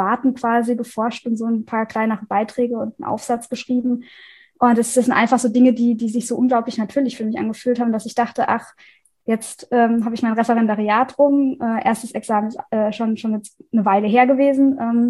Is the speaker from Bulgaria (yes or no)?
no; Rhineland-Palatinate, Germany; Ich komme aus der Pfalz